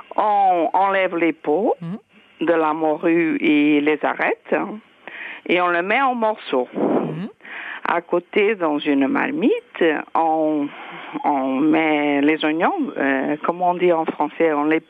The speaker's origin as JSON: {"language": "French", "town": "Braga", "region": "Norte", "country": "Portugal", "second_language": "French", "lives_now": "France", "said": "Parce que je suis portugaise"}